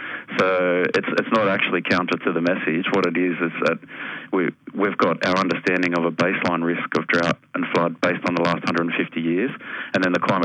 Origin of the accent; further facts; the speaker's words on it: Newcastle, New South Wales, Australia; because I'm from Newcastle and I've done a lot of work in the Williams River